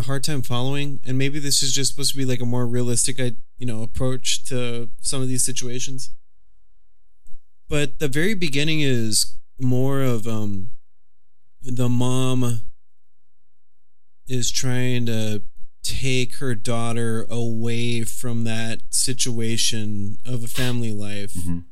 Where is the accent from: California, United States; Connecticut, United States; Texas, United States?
Texas, United States; I grew up in Texas where I had to take care of myself at 7 years old. I'm just kidding.